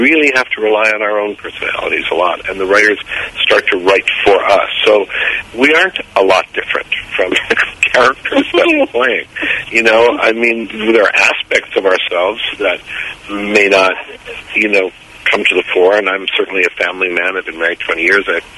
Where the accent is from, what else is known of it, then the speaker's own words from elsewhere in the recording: Canada; Also because I'm Canadian originally, and it was Canadian.